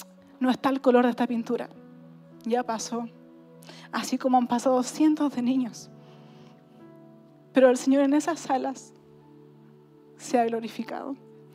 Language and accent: Spanish; Chile; Creo que somos poquitas las chilenas. Yo casi venezolana ya soy.